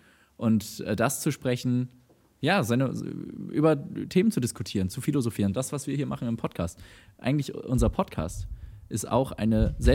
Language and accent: German; Lübeck, Schleswig-Holstein, Germany; besonders während meiner Jugend habe ich viel Gitarre gespielt und gesungen. Und da gab es bei uns in Lübeck so ein Format